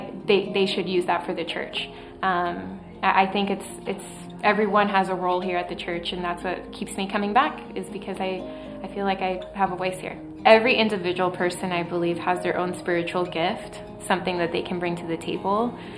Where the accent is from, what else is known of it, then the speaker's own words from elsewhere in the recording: Las Vegas, Nevada, United States; I live away from my family. I'm from Las Vegas, Nevada